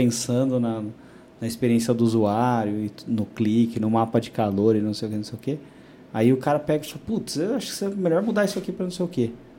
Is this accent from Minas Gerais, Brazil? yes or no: no; Indaiatuba, São Paulo, Brazil; eu nasci aqui também em Indaiatuba, né? Me criei aqui.